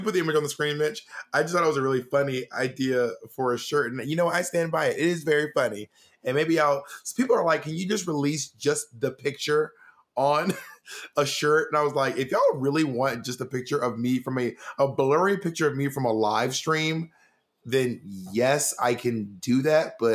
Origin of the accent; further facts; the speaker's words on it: Columbus, Georgia, United States; born there; Well, you don't realize that I was born in Columbus, Georgia.